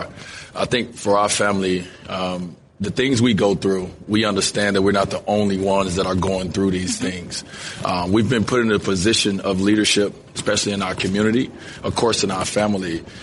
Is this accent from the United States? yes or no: yes; Chicago, Illinois, United States; You know, growing up in Chicago, I played the game of basketball because it was an outlet for me, right?